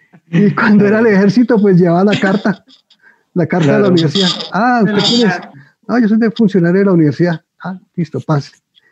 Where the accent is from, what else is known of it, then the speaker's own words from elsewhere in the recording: Bogotá, Colombia; Yo soy de Bogotá, criado de Bogotá. Mis padres son santanderianos.